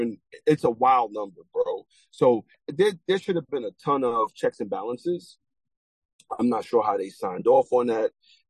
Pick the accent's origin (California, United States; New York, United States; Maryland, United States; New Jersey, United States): New York, United States; Brooklyn; but I'm from Brooklyn, and I don't trust a lot of them.